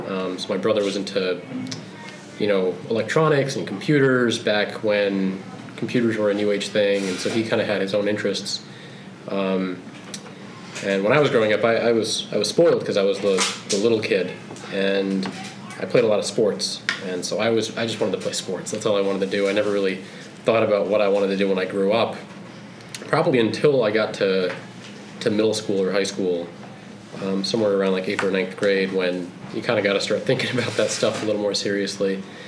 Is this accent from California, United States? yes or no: no; Wallingford, Connecticut, United States; So I grew up in Wallingford, actually. My family moved to Wallingford when I was like 3 years old.